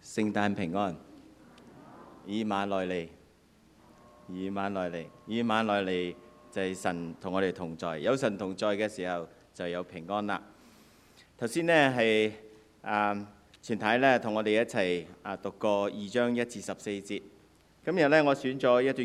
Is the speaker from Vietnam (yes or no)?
no; China; 过年的时候，我们中国人的挥春写什么？